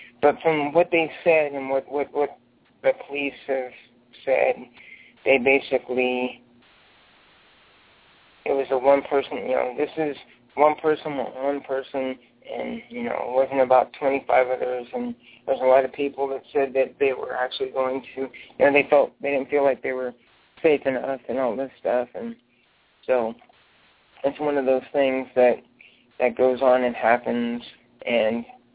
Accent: Lafayette, Indiana, United States; I'm from Lafayette, Indiana. I'm a visiting my sister in Kalamazoo, Michigan

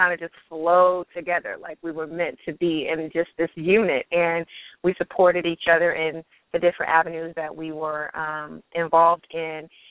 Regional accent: Pasadena, California, United States; I'm originally from Pasadena, California, and I'm a freelance wardrobe stylist.

